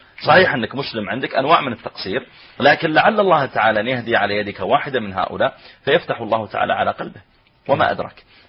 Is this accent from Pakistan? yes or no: yes; Pakistan; Arabic is a second language; أنا أعجمي أنا باكستاني